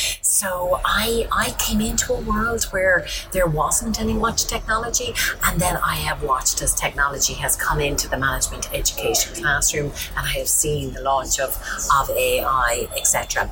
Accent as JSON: {"language": "English", "country": "Ireland", "said": "And as most people can hear, I'm Irish. So, I'm based in Trinity College in Dublin."}